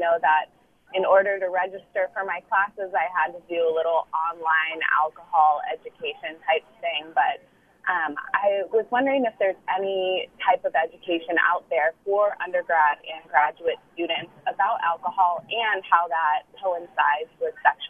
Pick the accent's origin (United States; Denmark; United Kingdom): United States; California; I am currently in a master's program in Southern California. I grew up in the Bay Area, though.